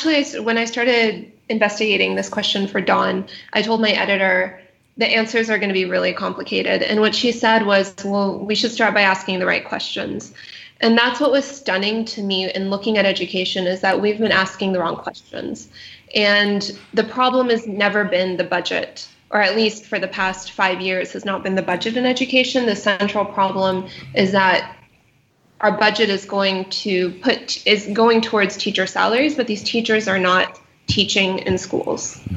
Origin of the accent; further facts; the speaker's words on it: United States; now in Pakistan; I am an American living in Pakistan, as most people pick up from my accent. I moved here 5 years ago, but I am Pakistani by background. My parents are from Karachi.